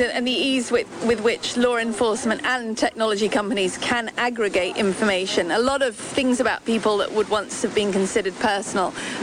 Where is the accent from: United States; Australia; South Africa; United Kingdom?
United Kingdom; I'm originally from Britain